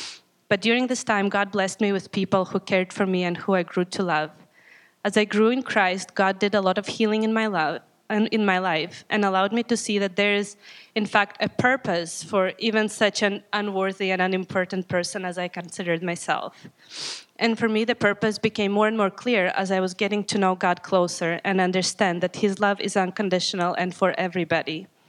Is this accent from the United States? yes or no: no; Latvia; I grew up in Latvia, a small country in Eastern Europe, formerly a part of the USSR. I did not grow up with a Christian parents, but thankfully my grandpa was a Christian.